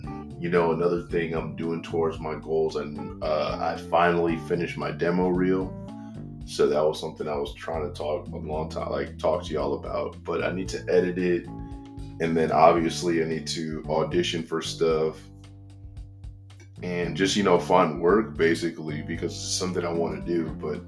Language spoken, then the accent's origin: English; Maryland, United States; this I can relate to back growing up in Maryland.